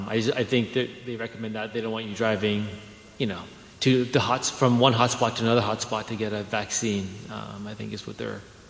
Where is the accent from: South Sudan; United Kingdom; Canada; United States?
Canada; So I'm Canadian and my parents live in Canada.